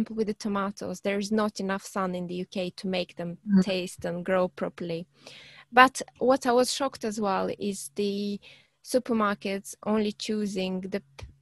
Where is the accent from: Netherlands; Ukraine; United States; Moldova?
Moldova; now in United Kingdom; when I was growing up in Moldova, my grandparents used to be self-sufficient.